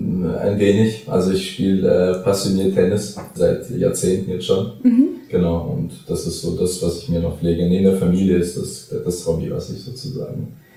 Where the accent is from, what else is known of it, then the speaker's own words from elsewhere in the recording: Hesse, Germany; Ich komme nicht aus Mainz tatsächlich. Mhm. Ich arbeite hier nur. Ich komme aus der Gegend von Frankfurt